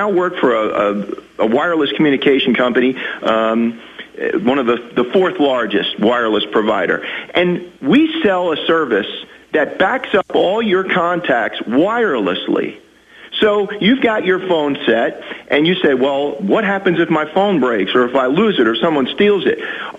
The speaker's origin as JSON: {"language": "English", "town": "New York City", "region": "New York", "country": "United States", "tie": "born or raised there", "said": "You probably hear from my accent, too. I'm a Yankee. I lived up in New York City most of my life"}